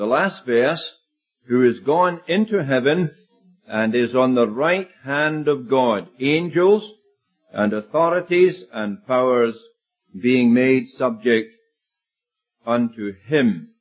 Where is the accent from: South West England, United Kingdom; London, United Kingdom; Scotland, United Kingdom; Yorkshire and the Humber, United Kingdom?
Scotland, United Kingdom; Prestwick; also born or lived in Africa; We're from Prestwick in Scotland, as you can hear. We're not Irish this time, we're Scottish. And although we've been 35 years in Africa serving the Lord.